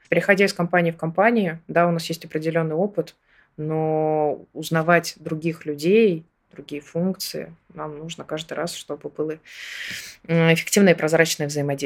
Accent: Samara, Samara Oblast, Russia; moved away as an adult; в 2018-м закончила университет. И в 2019-м я переехала в Москву. И в 2023-м году я сейчас вернулась снова на малую родину.

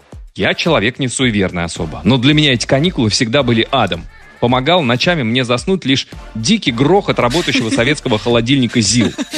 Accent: Votkinsk, Udmurtia, Russia; А я сам родом из Удмуртии, из города Воткинска.

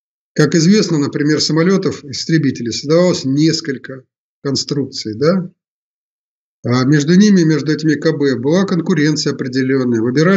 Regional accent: Kaluga, Kaluga Oblast, Russia; Я родился в Калуге и с малых лет

